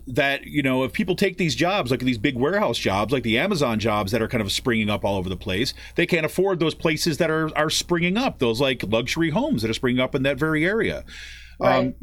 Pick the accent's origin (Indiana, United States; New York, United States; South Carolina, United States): New York, United States; Utica; I remember growing up, and I grew up in Utica, New York, right, upstate New York.